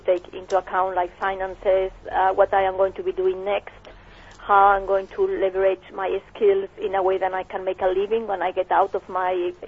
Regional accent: Barcelona, Catalonia, Spain; I come from Barcelona.

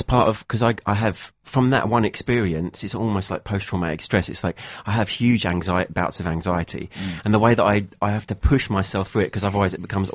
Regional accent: Herne Bay, South East England, United Kingdom; when I was growing up in Herne Bay, I wanted to write music and I wanted to record, but I didn't know where to go.

